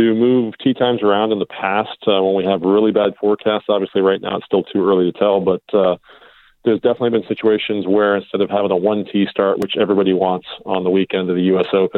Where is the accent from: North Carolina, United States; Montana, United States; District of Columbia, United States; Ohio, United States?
District of Columbia, United States; now in Orlando, United States; I actually went to school over at Millersville University in Lancaster, PA, but grew up in the D.C. area and now live in sunny, hot Orlando, Florida.